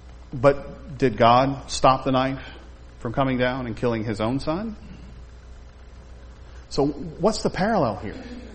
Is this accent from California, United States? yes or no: no; Tampa, Florida, United States; I'm from Tampa.